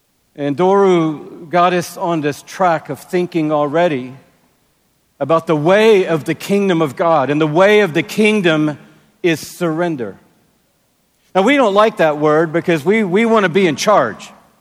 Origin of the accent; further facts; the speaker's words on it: Atlanta, Georgia, United States; I come from Atlanta, Georgia, in the United States of America, where it's 8 a.m., I think, right now. So hello and good morning to anybody back home.